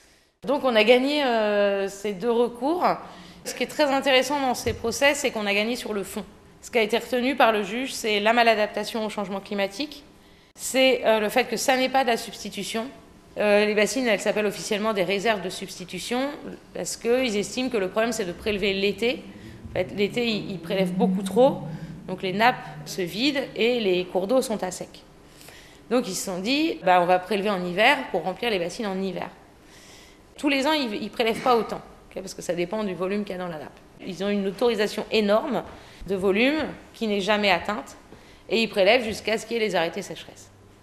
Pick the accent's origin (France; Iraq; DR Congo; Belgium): France; Poitiers, Nouvelle-Aquitaine; Moi, je suis du Clain de Poitiers, du bassin du Clain.